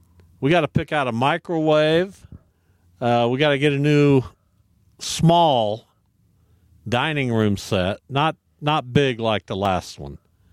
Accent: Derby, Kansas, United States; when I grew up in Derby and in the close proximity to McConnell and Boeing, it was every day.

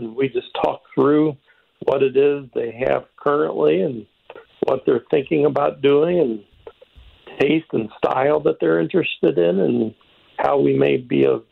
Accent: Cape Girardeau, Missouri, United States; now in St. Louis, United States; I was born in St. Louis, but at a young age of about 3, my father moved our family to Cape Girardeau, and that's where I grew up. And then after college, I moved back to St. Louis.

